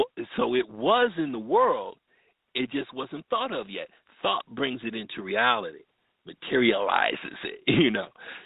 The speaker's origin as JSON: {"language": "English", "town": "Bloomfield", "region": "Connecticut", "country": "United States", "tie": "born or raised there", "also_born_or_lived": "Riverside, California", "said": "I was born in Riverside, California. I was an Air Force baby. And moved to Connecticut. Moved to Hartford, Connecticut. Actually, it's Bloomfield, Connecticut for the Connecticuters out there. Stayed there until I was 10 years old."}